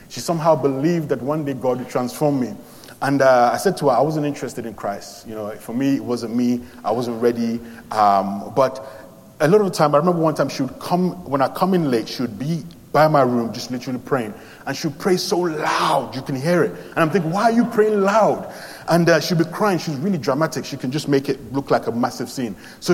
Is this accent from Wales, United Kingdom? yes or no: no; Peckham, London, United Kingdom; I grew up in Peckham.